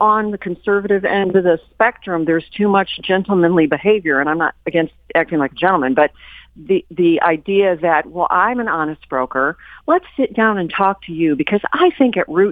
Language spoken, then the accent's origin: English; Chicago, Illinois, United States; I come from Chicago, so voter fraud is kind of what I'm used to.